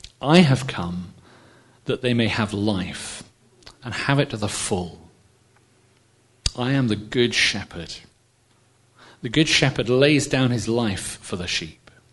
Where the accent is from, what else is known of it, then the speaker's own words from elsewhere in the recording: Pyrford, South East England, United Kingdom; I grew up in Surrey, you may know, in a village called Purford, and we were part of an Anglican church there.